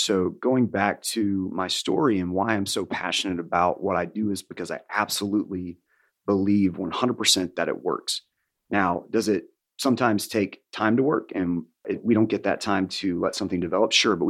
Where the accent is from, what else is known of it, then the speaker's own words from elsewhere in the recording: Birmingham, Alabama, United States; also born or lived in Los Angeles; I come to Iron Tribe Fitness in Birmingham, which is my hometown where I'm from. So back from